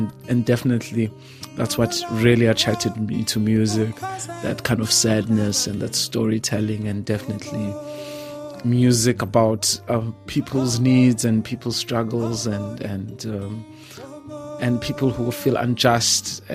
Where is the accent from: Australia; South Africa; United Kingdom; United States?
South Africa; And just growing up in the South African landscape